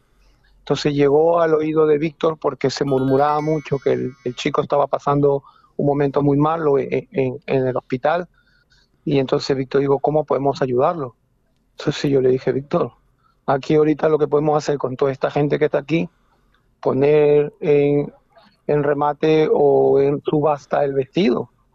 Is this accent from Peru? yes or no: yes; Peru; now in Granada, Spain; Tengo la suerte de haber podido llevar a un torero representar a mi tierra en Perú, que es Nicolás López, el Nico.